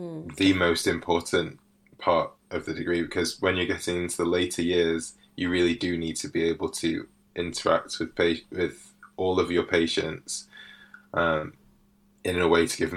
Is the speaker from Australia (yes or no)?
no; Manchester, North West England, United Kingdom; but I'd never really experienced it growing up in Manchester from birth. So I'd always been around black communities, specifically Nigerian communities.